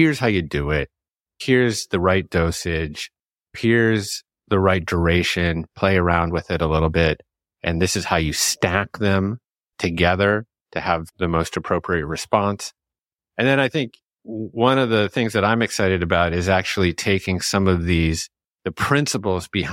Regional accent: Chicago, Illinois, United States; born there; Oh yeah, I was born in Chicago.

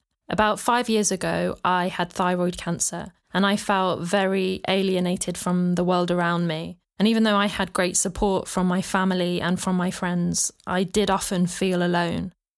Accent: Birmingham, West Midlands, United Kingdom; rooted in my hometown of Birmingham, England, and parts of the more rural West Midlands region. Having spent most of my life here in Birmingham

